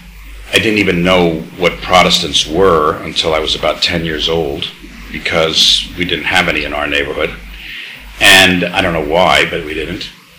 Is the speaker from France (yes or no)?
no; Brooklyn, New York, United States; now in London, United Kingdom; But I'm a New Yorker right down to the core, and oddly enough, being here for 29 years, I also feel like I'm a Londoner, which is kind of strange when you hear me talk. But that's how it feels on the inside. Anyway, we grew up, I was born in Brooklyn.